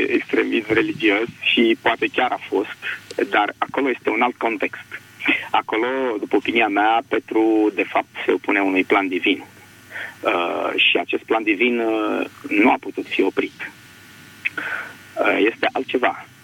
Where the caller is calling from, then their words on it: Bucharest, Romania; din București.